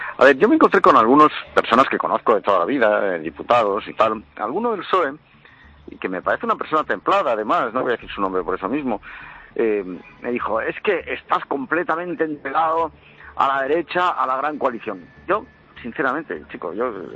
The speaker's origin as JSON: {"language": "Spanish", "country": "Spain", "said": "yo estoy muy preocupado de verdad como español"}